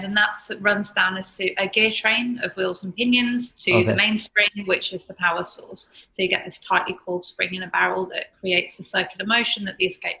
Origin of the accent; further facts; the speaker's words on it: Birmingham, West Midlands, United Kingdom; we were originally in London, but I'm from Birmingham.